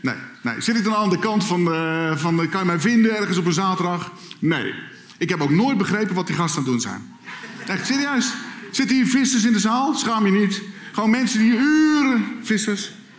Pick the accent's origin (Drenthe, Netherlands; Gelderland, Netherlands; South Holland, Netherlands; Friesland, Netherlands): South Holland, Netherlands; Katwijk aan Zee; Ik kom uit Katwijk aan Zee.